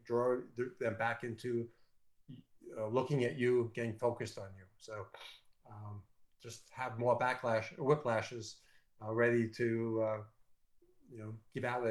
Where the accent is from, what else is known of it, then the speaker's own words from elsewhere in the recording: New York, United States; I'm from New York, as you might have figured that one out. And most New Yorkers talk a little quicker than most.